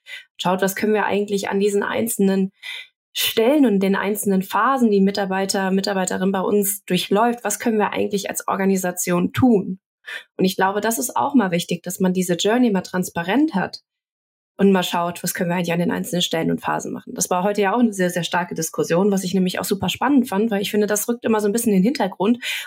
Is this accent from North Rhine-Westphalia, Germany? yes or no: yes; Cologne, North Rhine-Westphalia, Germany; als Kölnerin